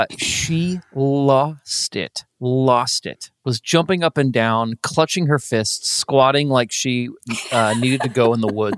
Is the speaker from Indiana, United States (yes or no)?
yes; Indiana, United States; I have been a Pacers fan my whole life, growing up in Indiana, et cetera